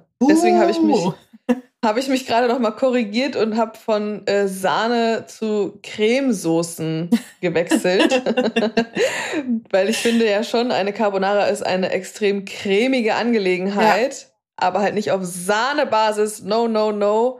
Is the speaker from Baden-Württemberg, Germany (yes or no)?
yes; Baden-Württemberg, Germany; born there; im Herzen bin ich eine kleine Schwäbin, gell? Ich bin ja im Schwarzwald geboren.